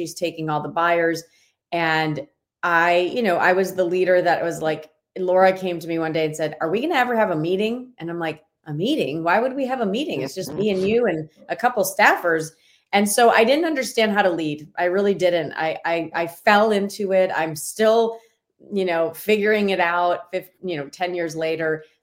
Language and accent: English; Michigan, United States; born there; So I was born in Michigan, and you know, I've started real estate when I was 23.